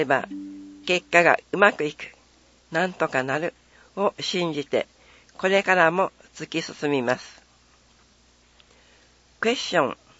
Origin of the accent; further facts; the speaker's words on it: Tottori, Japan; 小さい頃から自然が大好きで、地元鳥取県の山、海、川、砂丘でもよく遊んでいました。鳥取は雪も多く、スキーやスノボなどのウィンタースポーツも楽しんでいました。